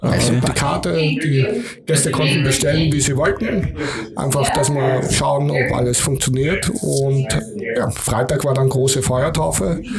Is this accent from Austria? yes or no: yes; Vienna, Austria; Ich bin aus Wien ursprünglich, ganz genau.